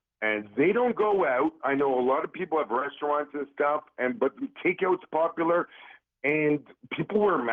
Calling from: Canada; I'm calling you from Canada.

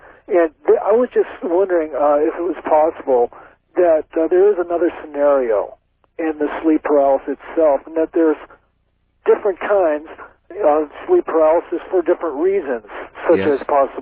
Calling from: Omaha, Nebraska, United States; I'm calling from Omaha, Nebraska.

